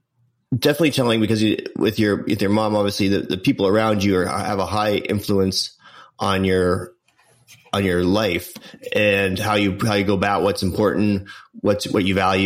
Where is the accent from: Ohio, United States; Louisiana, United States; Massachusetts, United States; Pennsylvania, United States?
Pennsylvania, United States; Pittsburgh; And I'm from Pittsburgh area.